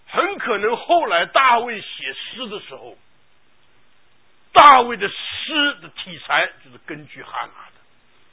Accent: China; 我们中国人常常讲一句话的

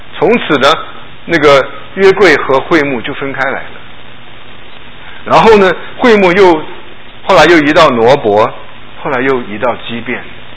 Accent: Taiwan; moved away as an adult; now in Houston, United States; 我是台湾长大的哈，所以我蒙恩得救呢也是在台湾。我一直到24岁的时候才到美国来

